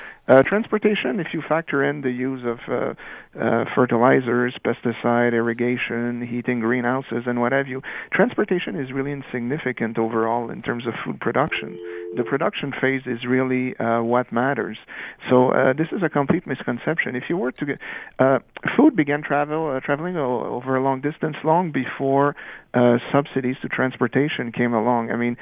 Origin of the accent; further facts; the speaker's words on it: Canada; a Canadian, I would say, please get rid of your subsidies